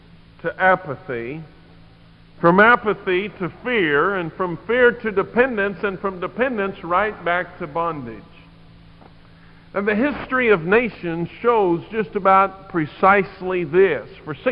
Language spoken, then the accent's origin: English; United States; the thing that concerns me the most as an American, as a patriot, and as a Bible believer